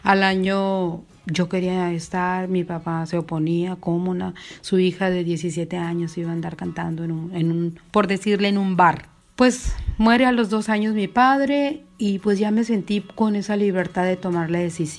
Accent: Santana, Sonora, Mexico; Ella vivimos un tiempo en Santana. Yo soy originaria, nací en Santana, Sonora.

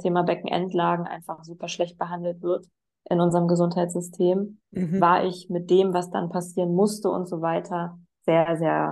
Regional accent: Osnabrück, Lower Saxony, Germany; born there; Ich komme aus Osnabrück gebürtig.

